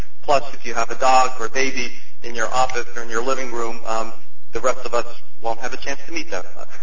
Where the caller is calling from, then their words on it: New York, United States; I'm actually calling from LaGuardia Airport